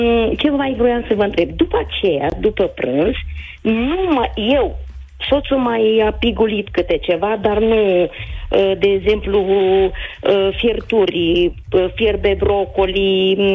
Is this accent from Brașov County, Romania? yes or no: yes; Brașov, Brașov County, Romania; also born or lived in Italy; Okay, okay. Vă sunt din Brașov.